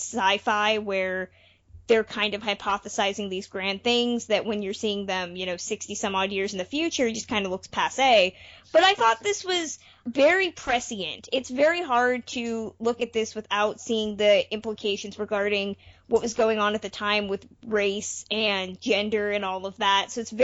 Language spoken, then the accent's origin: English; San Francisco, California, United States; it's set in San Francisco, so my neck of the woods, so I was able to look at my hometown essentially being destroyed for 90 minutes by apes.